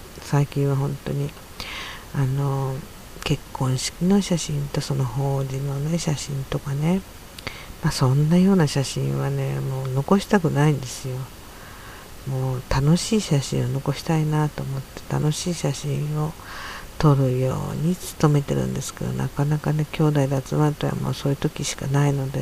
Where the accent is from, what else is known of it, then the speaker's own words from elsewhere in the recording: Yokosuka, Kanagawa, Japan; たびたび行く横須賀なんですけど、私の実家はねほんとすぐ近くなんですけど